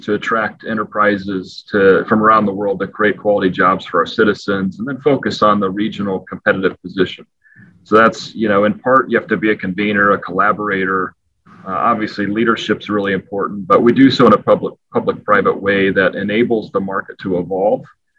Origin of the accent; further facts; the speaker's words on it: Quincy, Illinois, United States; moved away as an adult; also born or lived in St. Louis / Yuma; After growing up in Quincy, Illinois, going to undergrad and grad school in St. Louis, moved to St. Louis and then moved to Yuma